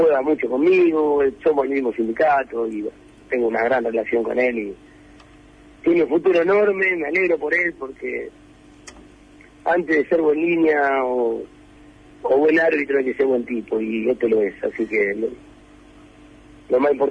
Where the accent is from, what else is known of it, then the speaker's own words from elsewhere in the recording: Argentina; Yo soy argentino